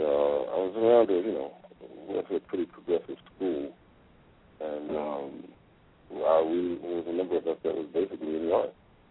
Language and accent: English; New York, United States; moved away as an adult; now in South Africa; I'm originally from New York. Born in Harlem, Westchester kid, and came over to South Africa. I guess the first time was back in the end of 97.